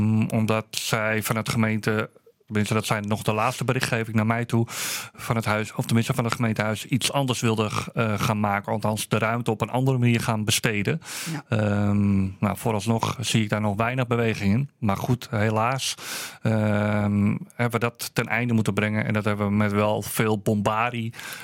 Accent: Amsterdam, North Holland, Netherlands; also born or lived in Huizen; Nee, Amsterdam-Noord. Dus eigenlijk ben ik geen echte Amsterdammer volgens de Amsterdammer.

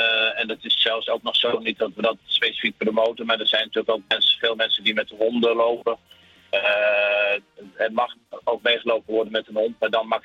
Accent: Laren, North Holland, Netherlands; born there; Ik ben in Laren geboren. Ik ben daar een tijd weg geweest. Ik ben sinds 3 jaar woon ik weer in Laren.

